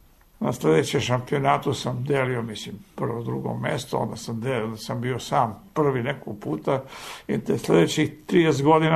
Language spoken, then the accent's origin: Serbian; Belgrade, Serbia; born there; ja sam i sam rođen u Beogradu.